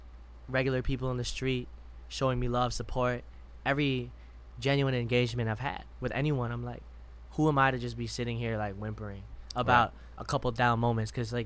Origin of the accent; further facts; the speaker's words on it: Madison, Wisconsin, United States; growing up in Madison. And even now, like, you know, Madison's scene is very interesting.